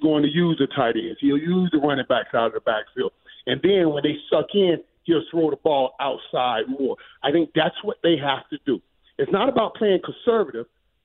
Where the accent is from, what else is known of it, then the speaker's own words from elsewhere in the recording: Dallas, Texas, United States; the SEC came into my hometown, Dallas, right there.